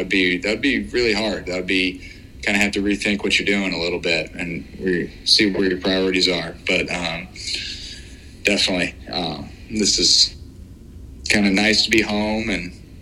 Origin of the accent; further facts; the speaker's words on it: Illinois, United States; I don't know if it's from, because I'm from Illinois, but I tend to shut it down, like, in the winters